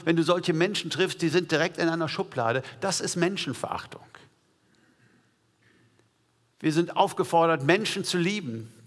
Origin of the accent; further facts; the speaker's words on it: South Africa; ein sehr berühmter Lauf in meiner alten Heimat Südafrika von Durban bis Pietermaritzburg